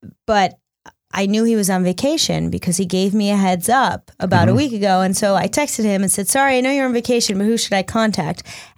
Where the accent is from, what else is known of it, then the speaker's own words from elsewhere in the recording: New York, United States; So being the New Yorker that I am, I'm going to be sending follow-up emails